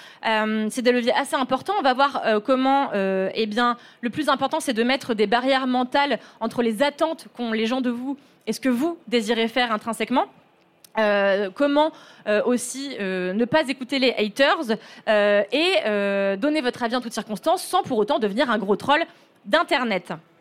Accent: Levallois-Perret, Île-de-France, France; j'ai grandi à Levallois

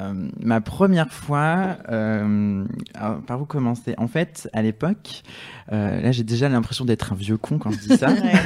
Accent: south of France, France; moi, je viens du sud de la France, et donc c'est un endroit où c'est carrément compliqué de rencontrer des hommes

